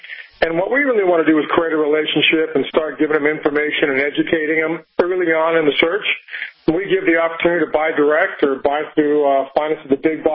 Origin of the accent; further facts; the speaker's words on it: Los Angeles, California, United States; Los Angeles.